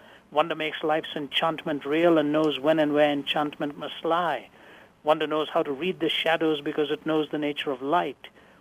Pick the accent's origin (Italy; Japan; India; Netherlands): India; moved away as an adult; also born or lived in Canada; now in United States; I was raised in India, in Asia, raised in an Indian home as an Indian youngster, and yet I went to Canada when I was 20, moved with my family.